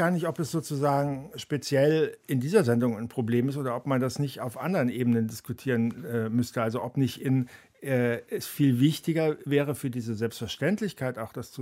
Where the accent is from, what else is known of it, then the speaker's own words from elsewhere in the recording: Baden-Württemberg, Germany; Ich bin ja in der Kurpfalz aufgewachsen, Gegend um Mannheim, wo ja früher eine große amerikanische Garnison war